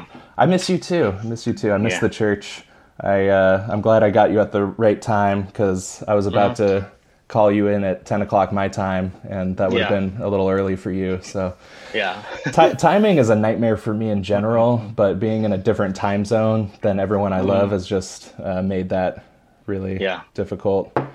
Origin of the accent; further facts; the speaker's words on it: California, United States; now in Oklahoma, United States; Growing up in Orange County, never got a lot of rain, pretty much never got thunderstorms, so I've really been enjoying the weather out here.